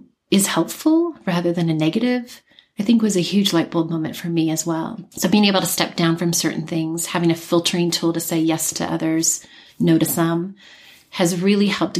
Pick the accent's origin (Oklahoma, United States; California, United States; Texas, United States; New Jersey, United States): California, United States; For me, particularly growing up in California, the ocean is beautiful, but the mountains is where, the way I would say it, is where my soul sings.